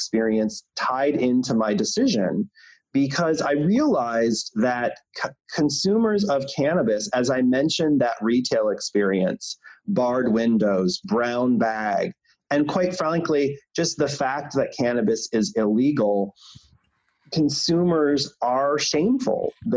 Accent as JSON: {"language": "English", "region": "Michigan", "country": "United States", "tie": "born or raised there", "said": "I grew up in Michigan in a small town."}